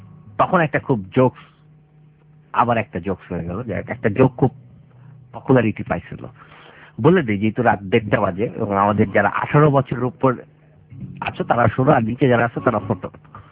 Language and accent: Bangla; Dhaka, Dhaka Division, Bangladesh; আমি তো ঢাকার ছেলে, ঢাকায় জন্ম, ঢাকায় বড় হওয়া, ঢাকার বাইরে বলতে আমি গিয়েছি লন্ডন, প্যারিস, হ্যানত্যান, এমন কোন জায়গায়, তো গ্রাম আমার সেভাবে আসলে দেখা হয়নি।